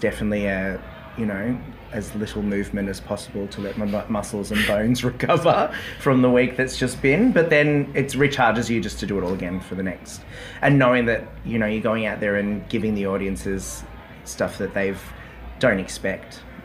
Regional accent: Melbourne, Victoria, Australia; got to take over the role in Melbourne, which is my hometown, 6 weeks before we closed.

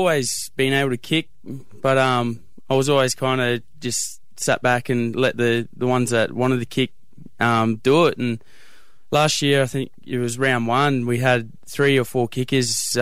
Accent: Queensland, Australia; Growing up in North Queensland, I think a bit of Thurston.

